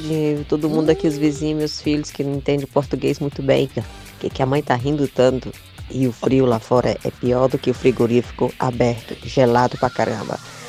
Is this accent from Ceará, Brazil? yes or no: yes; Caucaia, Ceará, Brazil; now in Switzerland; brasileira. Sou natural de Caucaia e moro aqui na Suíça.